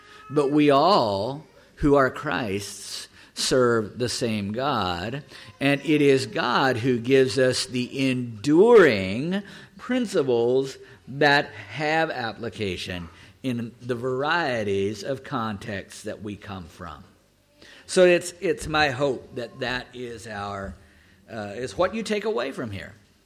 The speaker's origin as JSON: {"language": "English", "region": "Kansas", "country": "United States", "tie": "born or raised there", "said": "But my wife grew up in Plain City, Ohio, and I grew up in Kansas."}